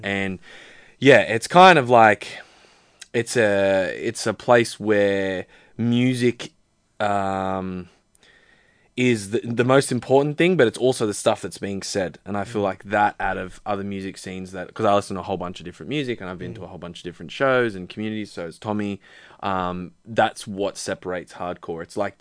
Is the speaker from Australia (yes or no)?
yes; Sydney, New South Wales, Australia; like, Western Sydney hardcore kind of bands. So that's something that we are proud of, you know, that we come from the West.